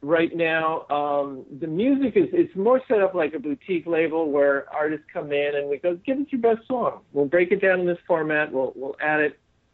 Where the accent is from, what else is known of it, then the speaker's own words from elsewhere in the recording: Chicago, Illinois, United States; I was a little embarrassed because it is my hometown. I grew up there. I spent my early teens hanging out at Wax Trax Records in Chicago